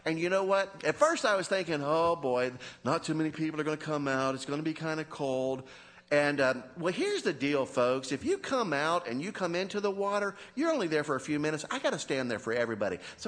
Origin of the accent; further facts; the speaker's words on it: Florida, United States; I'm nobody special. I'm a pastor from Florida